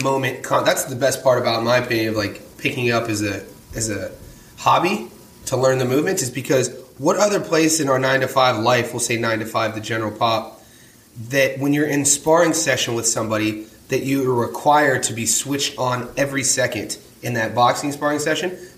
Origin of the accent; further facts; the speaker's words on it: Youngstown, Ohio, United States; So like we're in my hometown, Youngstown had the most.